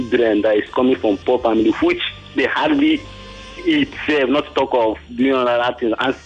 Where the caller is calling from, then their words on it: Yaba, Lagos, Nigeria; I'm calling from Yaba.